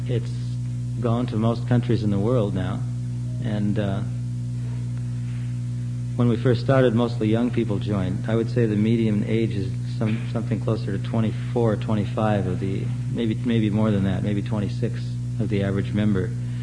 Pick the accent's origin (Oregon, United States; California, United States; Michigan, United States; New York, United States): Oregon, United States; Portland; I'm from Portland, Oregon. My parents were Jewish. I lived in a Catholic neighborhood, and all my friends were Catholic.